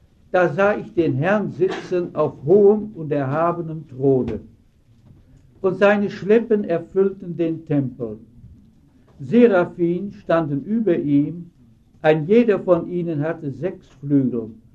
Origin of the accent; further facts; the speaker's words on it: Lüdenscheid, North Rhine-Westphalia, Germany; Ich komme aus Lüdenscheid. Der Ort ist auch nicht bekannt.